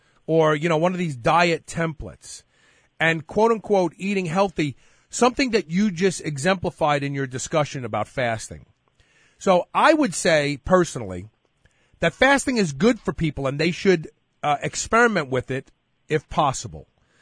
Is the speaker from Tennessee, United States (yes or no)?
no; New York, United States; I grew up in New York, and when I was in Manhattan and I was walking